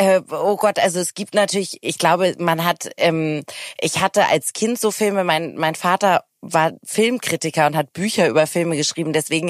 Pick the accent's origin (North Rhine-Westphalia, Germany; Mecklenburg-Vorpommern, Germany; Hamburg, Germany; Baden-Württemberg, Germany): Hamburg, Germany; ich komme ja auch aus Hamburg